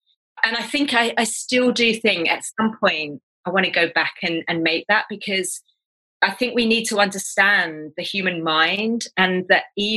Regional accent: England, United Kingdom; you're Scottish, I'm English

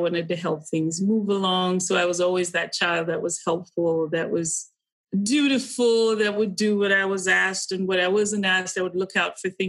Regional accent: Kaduna, Kaduna State, Nigeria; I grew up in what would be, so we grew up in Kaduna, would be like firmly middle class.

